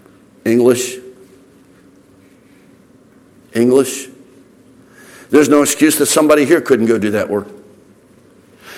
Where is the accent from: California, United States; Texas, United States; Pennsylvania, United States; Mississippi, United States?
Pennsylvania, United States; I was preaching just south of where I grew up in the United States, just south of the city of Philadelphia.